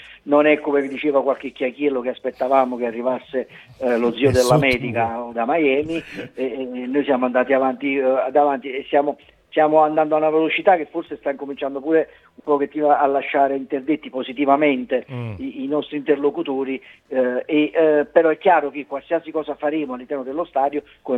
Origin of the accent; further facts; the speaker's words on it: Naples, Campania, Italy; Questo è un difetto nostro caratteriale, noi come napoletani, perché ne abbiamo subite di tutti i colori